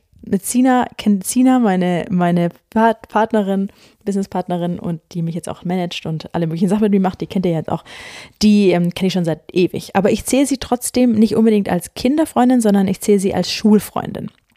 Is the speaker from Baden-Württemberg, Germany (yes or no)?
yes; Ulm, Baden-Württemberg, Germany; Bin jetzt einen Tag hier in Ulm, in dem Haus von meinen Eltern, wo ich auch aufgewachsen bin. Ich komme ja ursprünglich aus Ulm.